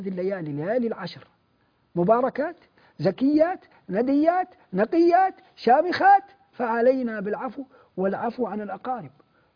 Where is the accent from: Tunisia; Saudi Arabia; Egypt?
Saudi Arabia; Mecca, Makkah Province; أنا أعرف أناس عندنا في مكة